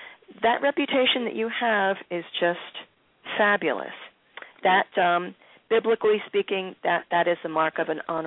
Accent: Philadelphia, Pennsylvania, United States; growing up in Philadelphia

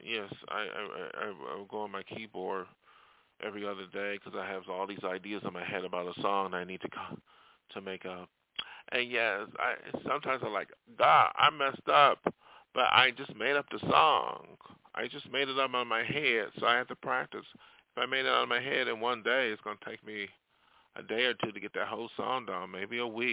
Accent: New York, United States; I learned it in my hometown, New York, too.

